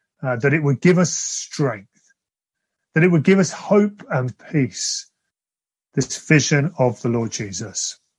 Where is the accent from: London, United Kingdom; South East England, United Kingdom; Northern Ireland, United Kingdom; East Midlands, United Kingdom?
London, United Kingdom; Wallington; as some of you will know, when I was a teenager, we moved away from Wallington and we went up north of the river, my family. And I started a new school.